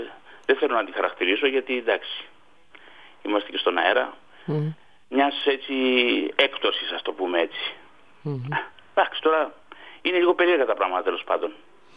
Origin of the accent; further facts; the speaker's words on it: Athens, Attica, Greece; Τώρα εγώ είμαι από τα παιδιά που γεννηθήκαμε στην Αθήνα από γονείς από την περιφέρεια. Δηλαδή ο πατέρας μου ήταν από τη Ζάκυνθο, η μάνα μου είναι από τη Λαμία.